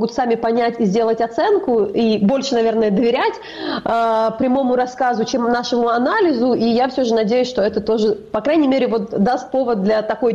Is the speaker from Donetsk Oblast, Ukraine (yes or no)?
no; Kyiv Oblast, Ukraine; я, например, росла в Киевской области и многих этих вещей не знала.